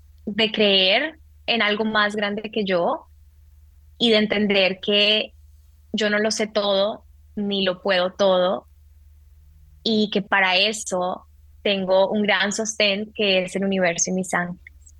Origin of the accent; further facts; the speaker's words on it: Colombia; now in United States; ya cuando me salí de Colombia y vine a vivir a Estados Unidos